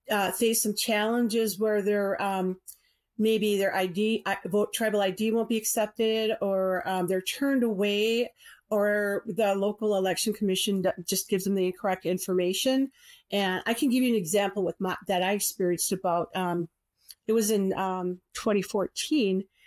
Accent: Wisconsin, United States; born there; And I told her I was born on the Menominee Reservation. And she said, "You're Indian?" And I said, "Yes, ma'am, I am."

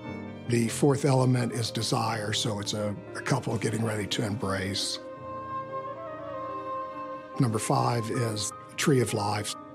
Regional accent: Oak Ridge, Tennessee, United States; Growing up in Oak Ridge, everyone was supposed to become a professional, whether it's a doctor or an engineer.

